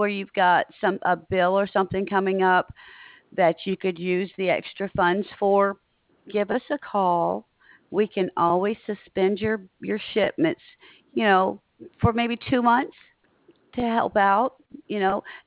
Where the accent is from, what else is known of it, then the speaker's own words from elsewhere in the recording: Montgomery, Alabama, United States; also born or lived in Michigan; I started the first part of my life in southwestern Michigan. I moved to Alabama as a preteen, and no, I don't want to go back up north.